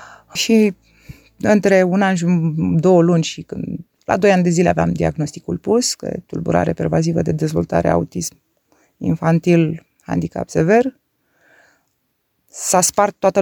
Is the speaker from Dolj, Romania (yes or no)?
no; Constanța, Constanța County, Romania; din Constanța. Acum am 47 de ani și jumătate.